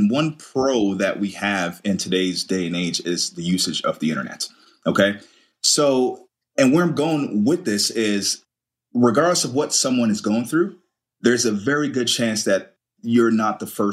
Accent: Queens, New York, United States; also born or lived in Kingston, Jamaica; And I moved to the U.S. at age 9. So I moved with my mom and my younger brother, specifically New York. So I spent the bulk of my childhood roughly from age 9 to about age 15 in New York, Queens, New York, to be exact.

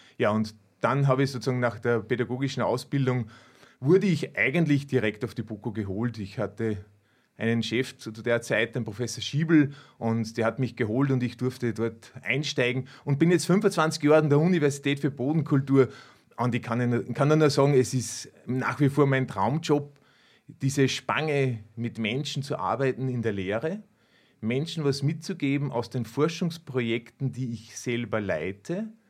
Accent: Upper Austria, Austria; ich bin Bauernsohn. Ich komme aus dem Müllviertel, aus der schönen Region in Oberösterreich und bin dort in einer Bauernfamilie aufgewachsen. Ich habe 7 Geschwister.

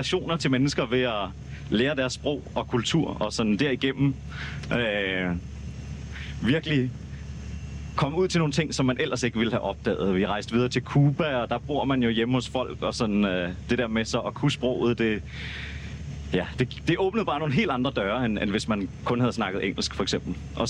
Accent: Copenhagen, Capital Region of Denmark, Denmark; Jeg er vokset op her i København, i Valby, og jeg har boet her det meste af mit liv. Har også studeret både i Frankrig og i Portugal.

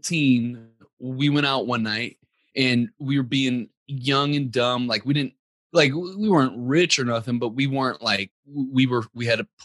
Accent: Ferguson, Missouri, United States; I grew up in Ferguson, Missouri. It gets a crazy bad rap in the U.S.

